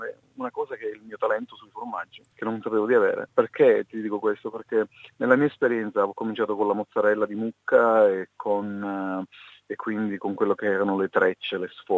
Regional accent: Sicily, Italy; io vengo dalle isole Eolie, dalla provincia di Siracusa

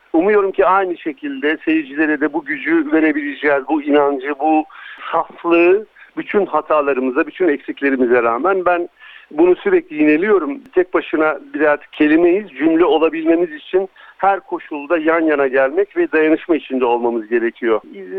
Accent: Elazığ, Turkey; born there; Burada bir senedir bulunuyorum. Daha önce Londra'daydım. Elazığ doğumluyum ben.

